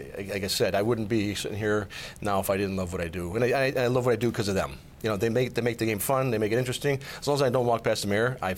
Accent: Illinois, United States; We grew up on the South Side, of course, went to St. Rita Grammar School and High School and the UIC College.

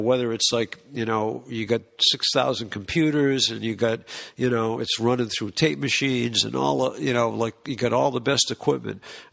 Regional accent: Boston, Massachusetts, United States; The main reason was because we're from Boston.

